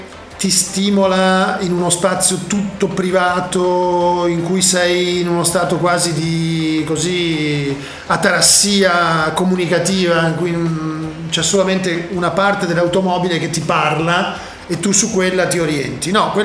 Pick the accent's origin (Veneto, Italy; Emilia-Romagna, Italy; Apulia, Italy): Veneto, Italy; Venice; io sono veneziano, quindi mi ricordo che mandava dei gruppi